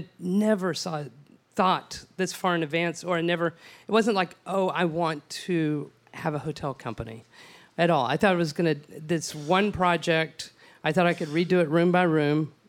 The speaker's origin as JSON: {"language": "English", "town": "Odessa", "region": "Texas", "country": "United States", "tie": "born or raised there", "said": "I'm from West Texas. And in my hometown, beautiful Odessa, my family is still in the ranching business"}